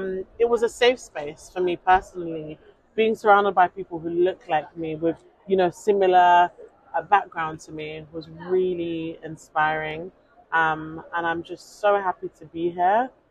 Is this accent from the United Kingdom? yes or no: yes; United Kingdom; For me, of course, I identify as British Nigerian. I'm a Black British Nigerian because I'm proud of all three identities because it shaped me to be who I am.